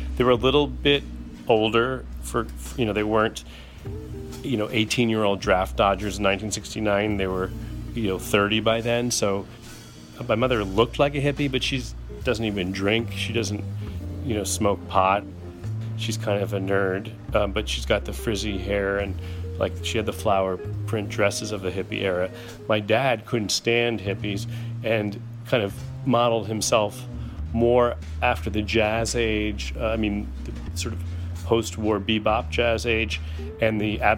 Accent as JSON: {"language": "English", "town": "New York City", "region": "New York", "country": "United States", "said": "I'm from New York City, specifically the Lower East Side, even more specifically, Avenue D and Houston Street. I was born in 1969, and my parents moved to the Lower East Side at that time"}